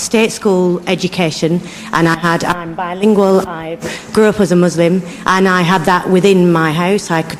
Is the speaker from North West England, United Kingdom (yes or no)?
yes; Accrington, North West England, United Kingdom; now in Oldham, United Kingdom; No, I'm from Accrington.